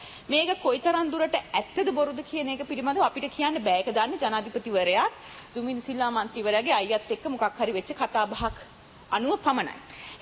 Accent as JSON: {"language": "Sinhala", "town": "Kolonnawa", "region": "Western Province", "country": "Sri Lanka", "tie": "born or raised there", "said": "මේ දවස්වල මගේ ගම කොළොන්නාව ආසනේ"}